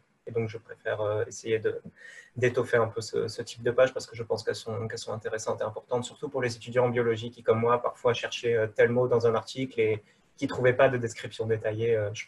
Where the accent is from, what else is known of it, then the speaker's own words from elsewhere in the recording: Marseille, Provence-Alpes-Côte d'Azur, France; now in Belgium; Et moi je suis français, je viens de Marseille même si ça ne s'entend pas beaucoup.